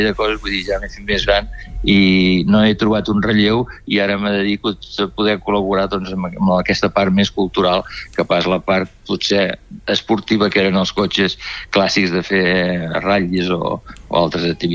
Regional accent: La Tallada d'Empordà, Catalonia, Spain; now in Calonge, Spain; jo vaig arribar en aquesta època a Calonja l'any 57, jo soc fill de la Tallada.

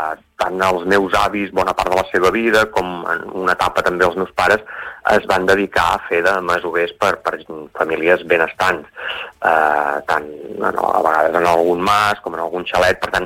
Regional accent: Catalonia, Spain; born there; jo sóc nascut a l'Empordà, conec molt aquest paisatge

